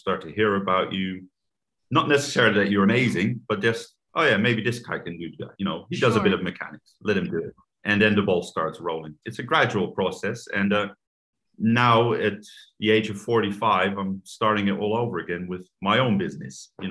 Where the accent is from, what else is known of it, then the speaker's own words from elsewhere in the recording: Netherlands; now in United States; I grew up in Holland, and there is no industry to speak of in what I do.